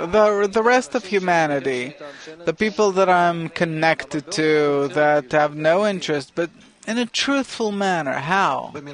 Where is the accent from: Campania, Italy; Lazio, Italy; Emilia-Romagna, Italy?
Campania, Italy; Naples; I'm from Naples. And I wanted to ask you a question. In Naples, we're living in a very unique reality.